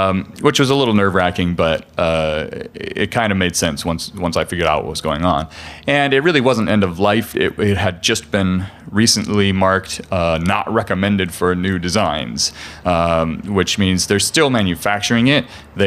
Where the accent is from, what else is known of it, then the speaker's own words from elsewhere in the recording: Colorado, United States; And SparkFun also happens to be in my home state of Colorado, so I'm local to them